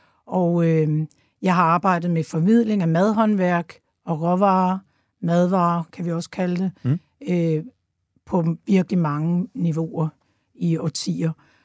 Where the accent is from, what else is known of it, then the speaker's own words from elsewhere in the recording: Copenhagen, Capital Region of Denmark, Denmark; Ja, og så er jeg københavner